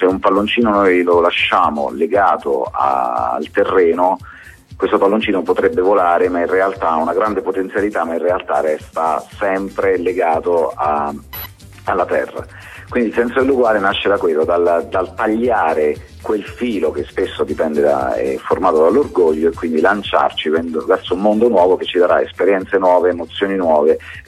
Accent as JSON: {"language": "Italian", "town": "Sulmona", "region": "Abruzzo", "country": "Italy", "lives_now": "Rome, Italy", "said": "Sono originario di Sulmona, ma sto a Roma per lavoro, quindi..."}